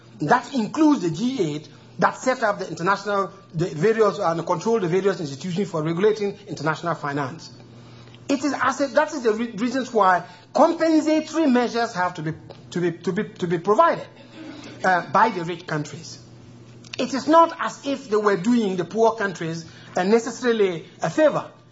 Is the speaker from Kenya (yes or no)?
yes; Kenya; I'm coming from Kenya